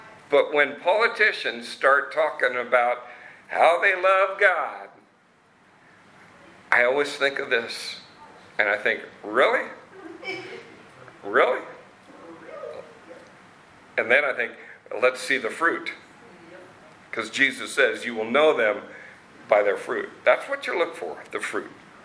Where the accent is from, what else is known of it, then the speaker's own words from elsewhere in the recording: Eugene, Oregon, United States; My mind went back to when I was a child, growing up in the Methodist Church in Eugene.